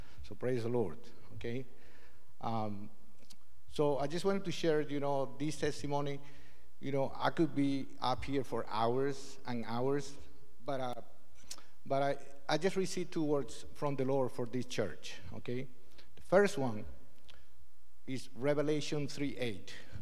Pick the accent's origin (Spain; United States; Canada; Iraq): Spain; now in London, United Kingdom; So I was born in Spain, that's where I grew up, but at some point I moved to London, okay?